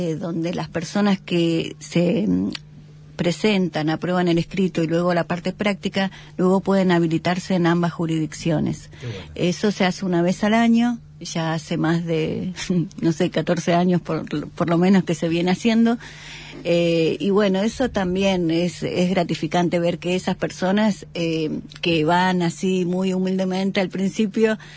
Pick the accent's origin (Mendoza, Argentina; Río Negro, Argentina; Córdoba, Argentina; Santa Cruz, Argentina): Santa Cruz, Argentina; Río Turbio; mi ciudad natal, a Río Turbio, y a la ciudad que está al lado, que es 28 de noviembre. Ajá. Que son dos localidades de la cuenca carbonífera